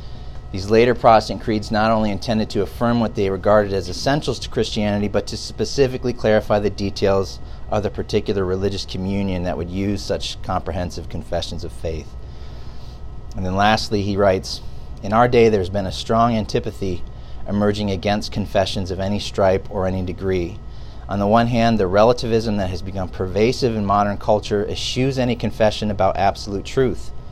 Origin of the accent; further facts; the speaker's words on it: Michigan, United States; When I was a kid growing up in Michigan